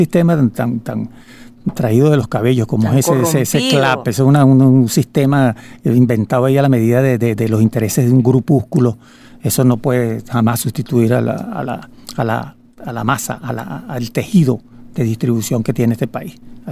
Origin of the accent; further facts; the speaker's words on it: Venezuela; nuestras posiciones como venezolanos que también somos